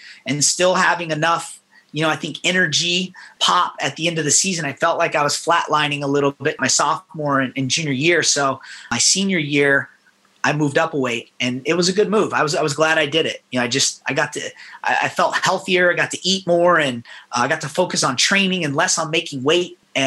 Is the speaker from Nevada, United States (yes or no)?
yes; Las Vegas, Nevada, United States; It's like I grew up in Las Vegas. I went to Arizona State. Tempe and Las Vegas are very similar.